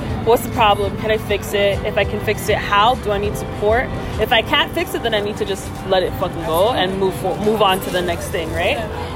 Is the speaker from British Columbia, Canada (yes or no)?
no; Toronto, Ontario, Canada; From Toronto. I'm from the West End.